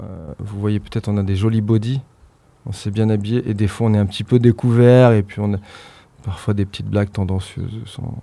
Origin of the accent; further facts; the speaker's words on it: South-West France, France; Moi, je suis du Sud-Ouest